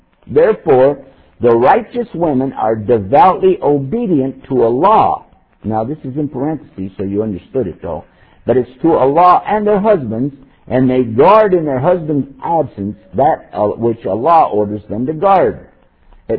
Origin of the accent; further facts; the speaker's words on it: Texas, United States; I'm from Texas. We can't help it.